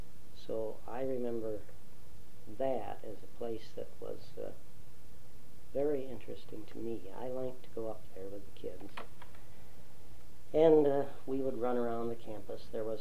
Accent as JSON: {"language": "English", "town": "Racine", "region": "Wisconsin", "country": "United States", "tie": "born or raised there", "said": "Well, I was born in Racine, Wisconsin. Don't have that material here, but it's there. We lived on the south end of town."}